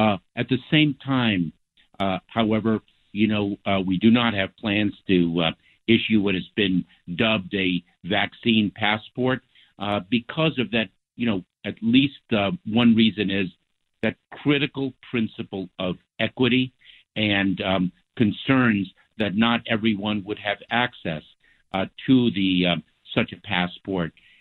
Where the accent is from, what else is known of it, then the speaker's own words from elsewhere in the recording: Los Angeles, California, United States; it's my pleasure to be back in my hometown of Los Angeles.